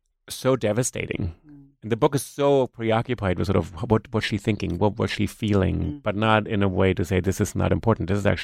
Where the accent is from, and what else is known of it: New York, United States